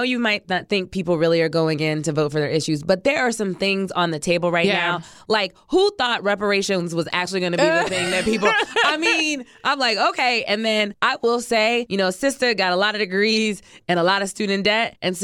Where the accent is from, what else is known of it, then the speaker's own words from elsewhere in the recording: Ohio, United States; I'm from Ohio. Gabby's from Ohio. We met on the campaign trail.